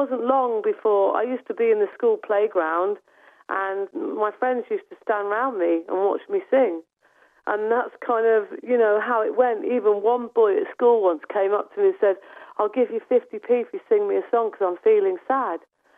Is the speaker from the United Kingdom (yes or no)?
yes; Coventry, West Midlands, United Kingdom; moved away; Well, I grew up in Coventry, and that's where I went to school, and I lived there with my parents.